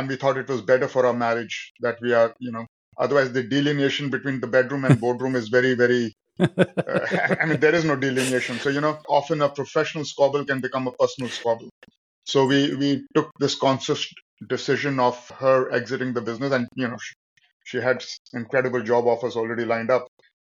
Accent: India; And me being Indian, it just was the natural choice out of those four to move to set up this business.

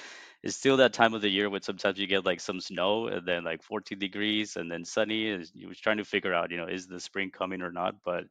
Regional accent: Venezuela; moved away as an adult; now in Toronto, Canada; I'm originally from Venezuela, but I've actually been living in Toronto for about 17 years now coming this summer.

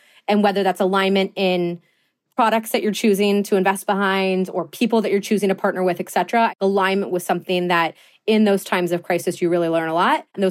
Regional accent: Lake Forest, Illinois, United States; Just north of Chicago, a town called Lake Forest.

